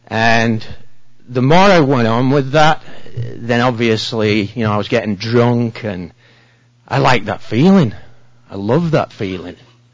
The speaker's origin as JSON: {"language": "English", "region": "England", "country": "United Kingdom", "tie": "born or raised there", "said": "I was born in England, 1968, not Kentucky. I was raised in a very rural village. Everybody knew everybody. It was farms, very serene, peaceful."}